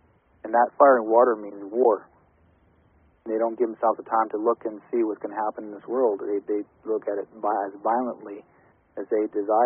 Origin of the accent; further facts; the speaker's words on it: Brandon, Manitoba, Canada; I'm actually Ojibwe, Métis. I'm originally from Brandon, Manitoba, in Canada.